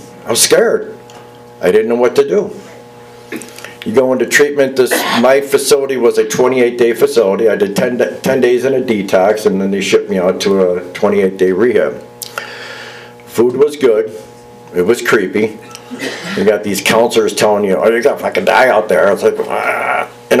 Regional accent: Florida, United States; Guys, you're lucky. I'm from Florida. Those girls are kind of beat up.

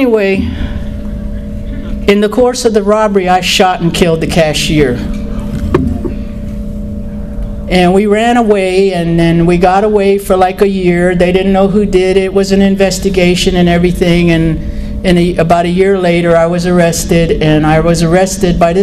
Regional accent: Florida, United States; I grew up in the Everglades, around and near the Everglades. My father's people, my mother's people.

